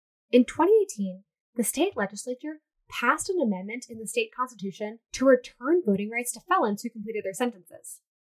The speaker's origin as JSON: {"language": "English", "region": "Virginia", "country": "United States", "said": "South Carolina, Texas, and my home state of Virginia."}